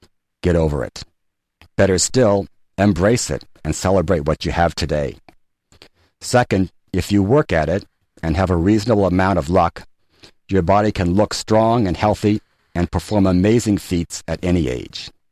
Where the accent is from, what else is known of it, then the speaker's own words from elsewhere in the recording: Palo Alto, California, United States; recently congregated for the 2009 National Senior Games in my hometown of Palo Alto.